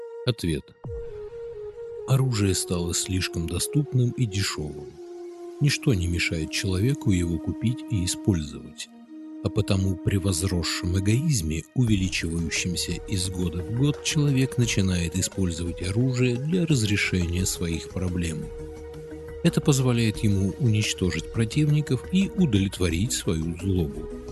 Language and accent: Russian; Russia; now in Israel; Я говорю это не потому, что я тоже из России